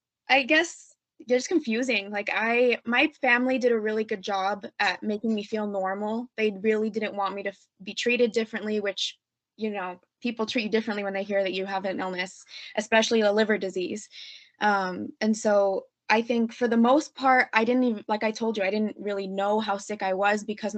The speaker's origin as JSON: {"language": "English", "region": "New Mexico", "country": "United States", "tie": "born or raised there", "said": "the doctors in my home state, New Mexico, was just very limited resources here."}